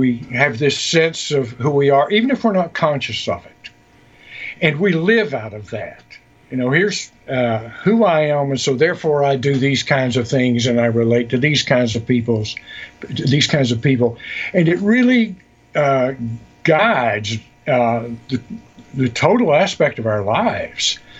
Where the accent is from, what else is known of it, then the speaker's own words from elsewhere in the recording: Tennessee, United States; I grew up in Tennessee, come out of a Southern Baptist heritage, and went to a Bible college